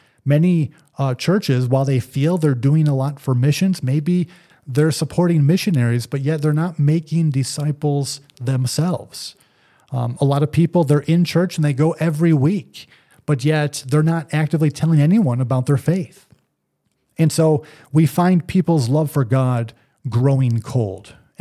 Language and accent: English; New York, United States; Well, I don't know. I'm from New York.